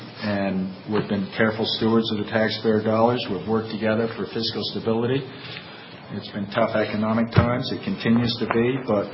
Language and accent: English; Takoma Park, Maryland, United States; Tacoma Park, I started out, it's my hometown